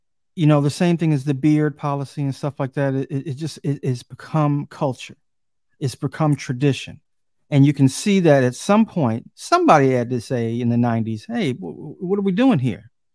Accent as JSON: {"language": "English", "region": "Michigan", "country": "United States", "tie": "born or raised there", "said": "And I grew up in Michigan, you know, I grew up in a place where it was industrial and a lot of people had vocations."}